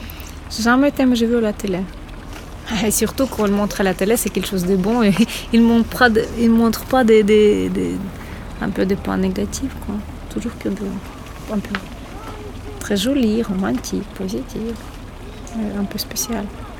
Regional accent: Ukraine; French is a second language; now in Brussels, Belgium; je suis ukrainienne, j'habite ici en Belgique depuis 13 ans et toujours au Mille Bruxelles, au quartier à Naissance.

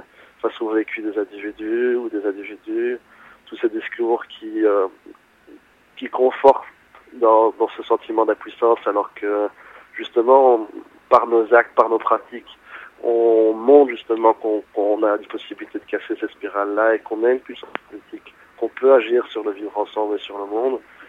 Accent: Liège, Wallonia, Belgium; c'est juste à côté de chez moi, puisque je suis liégeois.

